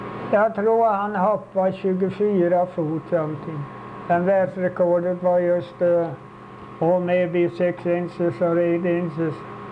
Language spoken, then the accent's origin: Swedish; Sweden; när vi var hemma i Sverige och gick i skolan, du vet, vi hade korgbollen där.